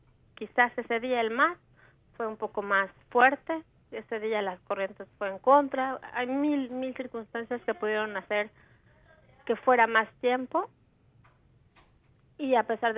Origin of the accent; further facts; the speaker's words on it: Mexico; somos 4 mujeres mexicanas, ¿no es cierto?